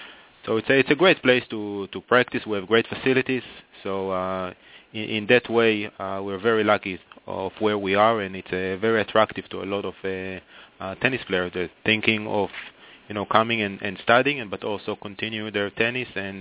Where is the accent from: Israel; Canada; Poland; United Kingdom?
Israel; moved away as an adult; now in Miami, United States; Well, I'm originally from Israel, but, you know, came to the U.S. to play college tennis